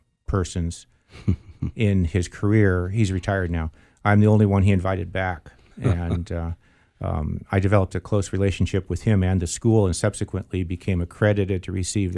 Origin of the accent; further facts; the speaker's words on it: San Diego, California, United States; also born or lived in Los Angeles; I grew up in San Diego, but I was born in L.A. Mm-hmm. and we lived there until 1958.